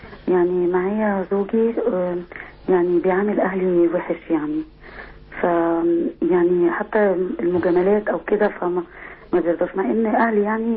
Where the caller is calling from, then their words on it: Cairo, Cairo Governorate, Egypt; من القاهرة.